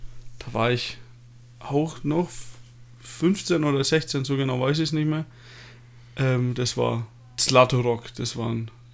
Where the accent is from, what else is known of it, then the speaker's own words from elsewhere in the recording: Bavaria, Germany; Also, wie sich das als Franke ausgehört, habe ich schon vor 16 mein erstes